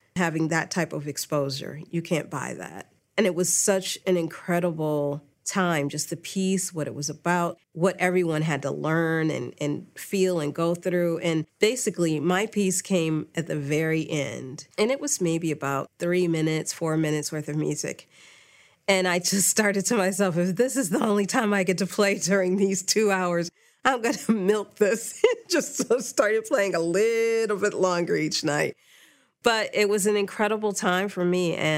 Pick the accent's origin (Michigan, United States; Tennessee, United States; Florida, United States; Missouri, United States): Michigan, United States; Detroit; growing up in Detroit